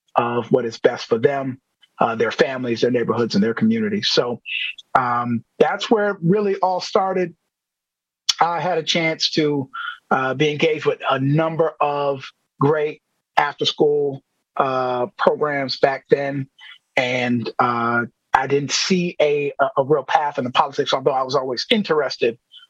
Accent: Milwaukee, Wisconsin, United States; I grew up in the Sherman Park neighborhood.

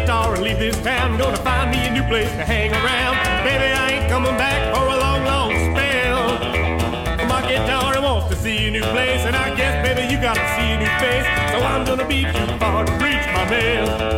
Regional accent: North Carolina, United States; My hometown is the state of North Carolina.

